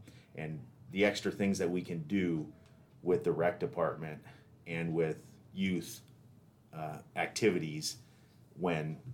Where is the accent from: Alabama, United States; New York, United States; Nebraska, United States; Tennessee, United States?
Nebraska, United States; Seward; Born and raised in Seward. Graduated from Seward High in 96. And so then went on to Concordia here in town